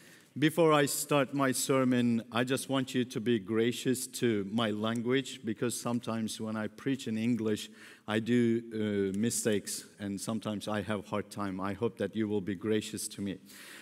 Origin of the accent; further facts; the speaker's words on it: Turkey; English is a second language; Yes, I'm from Turkey.